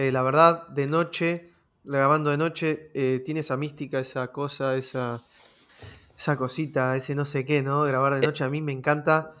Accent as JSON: {"language": "Spanish", "country": "Argentina", "moved": "yes", "said": "Le digo, no soy de acá, soy de Argentina, ¿verdad?"}